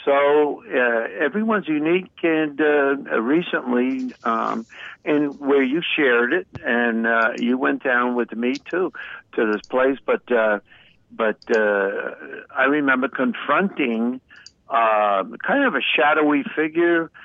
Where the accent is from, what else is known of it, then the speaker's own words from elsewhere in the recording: Amityville, New York, United States; I am from Amityville, Long Island, so I might have an edge on other people.